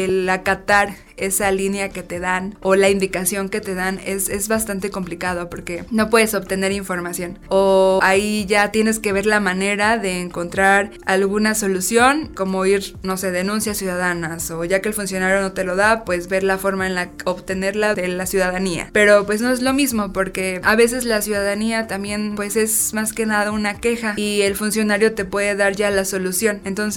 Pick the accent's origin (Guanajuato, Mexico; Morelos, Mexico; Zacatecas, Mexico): Morelos, Mexico; Cuernavaca; born there; soy morelense de nacimiento, nací en Cuernavaca, Morelos, un 1 de agosto de 1992. Justo este año voy a cumplir 30.